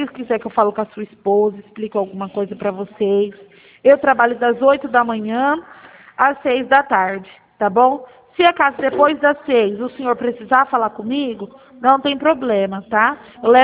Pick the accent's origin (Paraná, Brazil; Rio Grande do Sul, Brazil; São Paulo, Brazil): São Paulo, Brazil; Araçatuba; Bauru é perto da minha cidade, né? Eu sou de Araçatuba